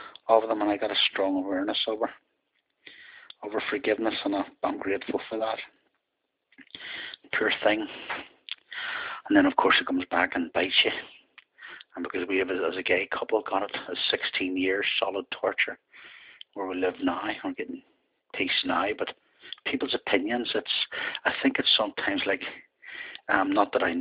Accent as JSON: {"language": "English", "country": "United Kingdom", "tie": "born or raised there", "said": "Whenever I was growing up in Fortuna Street there"}